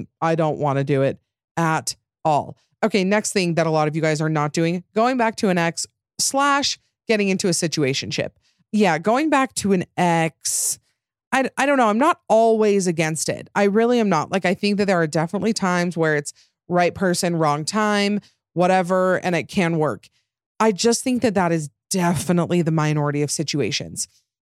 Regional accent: Utah, United States; accent: Utah; Wow, my Utah accent came out there.

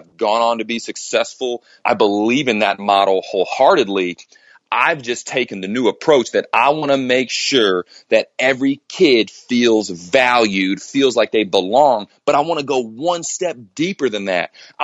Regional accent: Evansville, Indiana, United States; Growing up in Evansville, Indiana, my elementary school, my middle school, those schools struggled when I was there.

